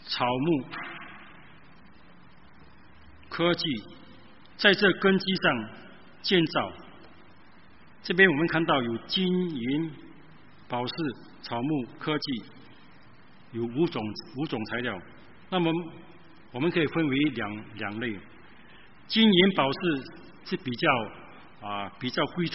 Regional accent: Singapore; 可见我们新加坡人真的身在福中不知福

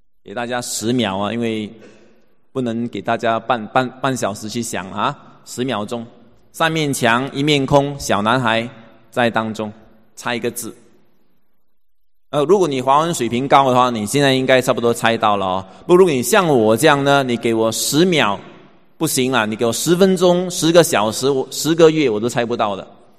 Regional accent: Singapore; also born or lived in abroad; 那么2010年就到国外去进修念神学。那么2013年回到新加坡，就在我成长

